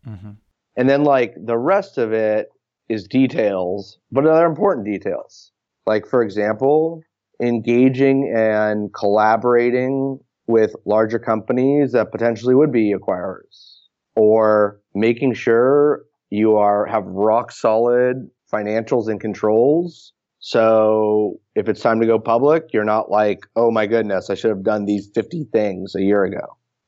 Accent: Palo Alto, California, United States; I mean, once again, I grew up in Palo Alto.

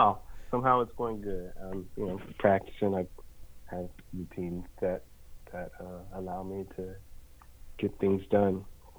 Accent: Oakland, California, United States; I did. Yeah, born and raised in Oakland.

